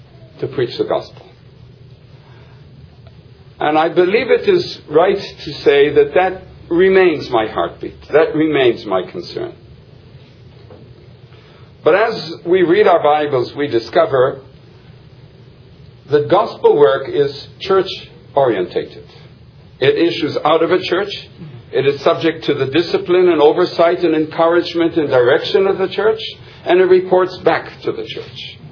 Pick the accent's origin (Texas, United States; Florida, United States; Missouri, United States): Texas, United States; Dallas; moved away; also born or lived in Boston / Israel; I'm an American-born Jew. I'm not sure it would be safe for me to admit it, but it's the truth. I was born in Boston. However, I immigrated to Dallas, Texas when I was very young.